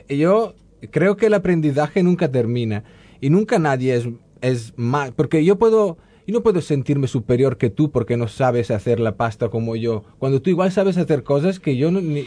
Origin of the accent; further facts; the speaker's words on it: Po Valley, Italy; Spanish is a second language; Yo vengo de una zona de Italia, la llanura padana, donde, vamos, el mar está muy lejos.